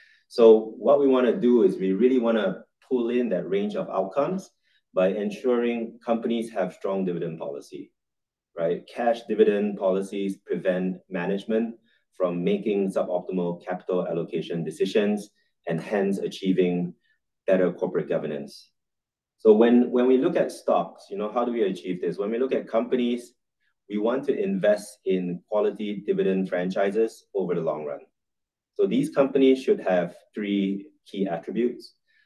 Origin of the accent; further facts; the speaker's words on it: Singapore; Personally, I'm Singaporean. I've been born and raised in Asia